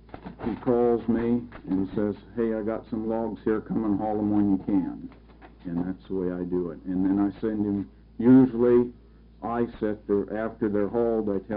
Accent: Hillsboro, Oregon, United States; I'm from Hillsboro, Oregon.

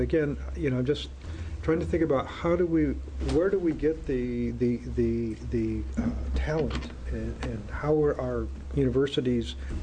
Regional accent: Oregon, United States; I grew up in Oregon, so I remember the decline of our traditional industries of fishing and lumber

